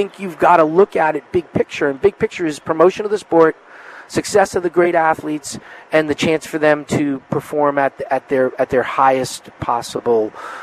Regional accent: New York, United States; I was in New York that day on 9/11, and And, you know, it's for, as a New Yorker or any person, really, especially an American

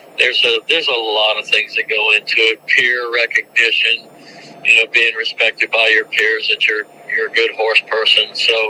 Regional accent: Baton Rouge, Louisiana, United States; I grew up in Baton Rouge, Louisiana. No horses in my childhood, no people in my family in the horse business.

